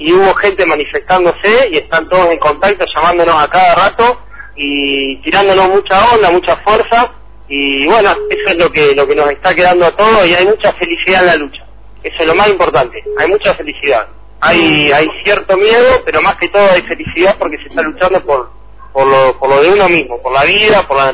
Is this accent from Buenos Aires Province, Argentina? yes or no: yes; Luján, Buenos Aires Province, Argentina; yo no soy acá de Tinogasta, vengo de Luján, de Buenos Aires